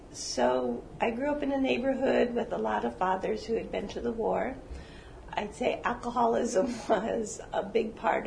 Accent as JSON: {"language": "English", "town": "Hartford", "region": "Connecticut", "country": "United States", "tie": "born there", "said": "I was born in March of 48 and in Hartford, Connecticut."}